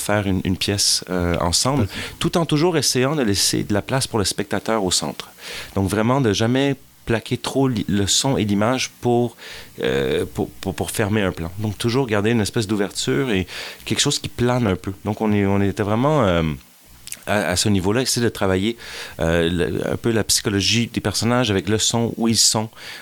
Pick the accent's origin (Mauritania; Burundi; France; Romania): Romania; Bucharest; Je suis d'origine roumaine, je suis né en Roumanie.